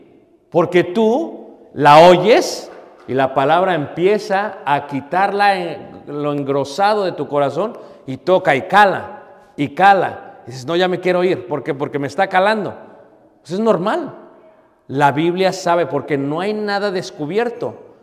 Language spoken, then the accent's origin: Spanish; Mexico City, Mexico; Crecí en Ciudad de México, hermanos. En el ambiente, en el baile, entre las drogas, en la bebida, entre los amigos. O sea, yo ahí crecí.